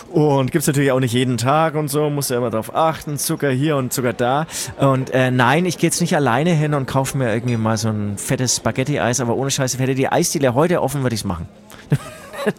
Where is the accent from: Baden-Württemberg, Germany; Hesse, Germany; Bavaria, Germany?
Bavaria, Germany; Munich; Ich komme ja hier aus Untergiesing und das ist eigentlich wie so ein kleines Dorf. Jeder kennt jeden